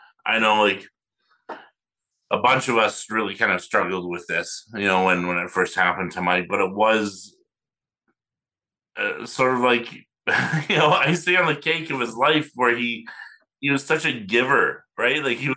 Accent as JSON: {"language": "English", "town": "Edmonton", "region": "Alberta", "country": "Canada", "tie": "born there", "said": "and as some of you may know, I was born in Edmonton and I have a lot of family there still."}